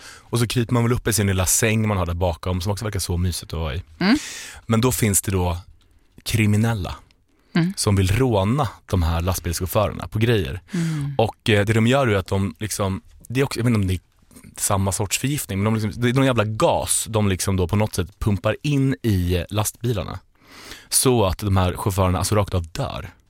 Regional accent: Norway; Ja, men jag är norsk.

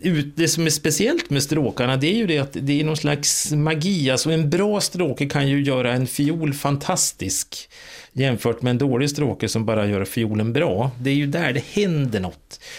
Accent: Jämtland County, Sweden; jag är ju uppvuxen i Jämtland

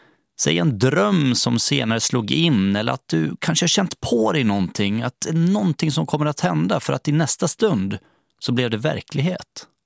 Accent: Borlänge, Dalarna County, Sweden; Hemma i Bålänge i Dalarna hos min farmor och farfar som ofta berättade historier om troll som fanns i skogen intill deras hus.

